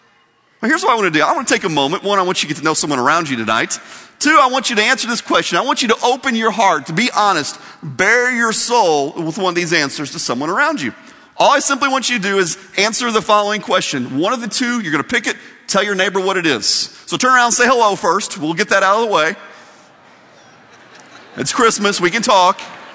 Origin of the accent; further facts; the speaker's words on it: Indiana, United States; I'm from Indiana, so basketball is a big deal to me.